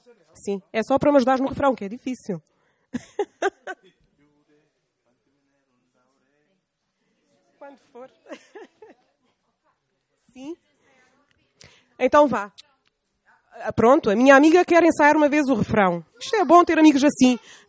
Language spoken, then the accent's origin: Portuguese; Guinea-Bissau; born there; se eu nasci na Guiné-Bissau